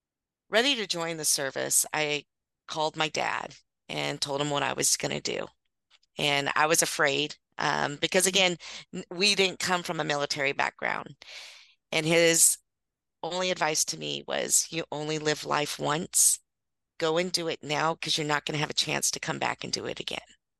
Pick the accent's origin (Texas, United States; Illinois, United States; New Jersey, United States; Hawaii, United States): Hawaii, United States; also born or lived in California; my Filipino family is. And so they're really big and very close. And but I didn't really always grow up with them because I did a lot of back and forth from California to Hawaii. So then I had my dad's side of the family, which was Portuguese